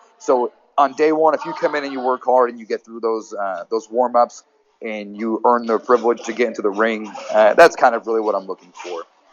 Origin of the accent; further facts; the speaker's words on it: Providence, Rhode Island, United States; also born or lived in Boston; A few years back, I moved back to Rhode Island from Boston, and I decided to open a school in Providence, Rhode Island, my hometown.